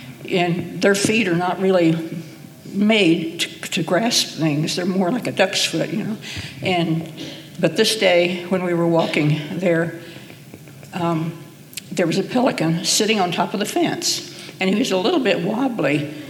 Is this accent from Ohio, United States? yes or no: no; California, United States; also born or lived in Texas; No, when I was born in Texas, but when I was two, my family moved to Northern California so that my dad could work.